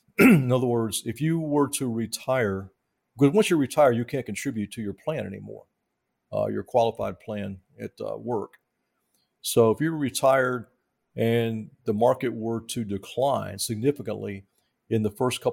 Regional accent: the South, United States; kids grow up drinking sodas and sweet tea. I'm from the South, so... you know, sweet tea and other stuff.

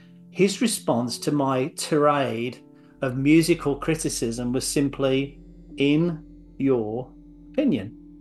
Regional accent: England, United Kingdom; As a kid growing up in England, I was into what I regarded as the coolest bands of my time.

